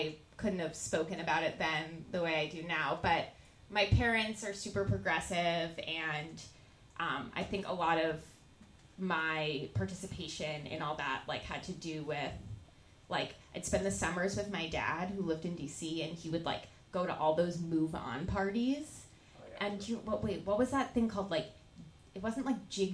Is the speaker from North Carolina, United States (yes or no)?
no; New York City, New York, United States; Well, she didn't drive me because I grew up in New York City.